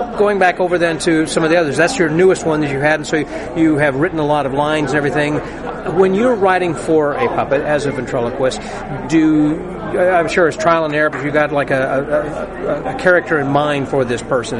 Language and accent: English; Houston, Texas, United States; I'm from Houston. I didn't follow it.